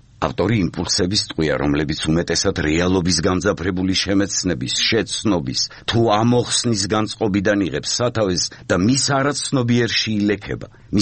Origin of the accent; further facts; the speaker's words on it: Batumi, Adjara, Georgia; ზღვის პირას დავიბადე, მთელი ცხოვრება ზღვა იყო ჩემი თანამგზავრი.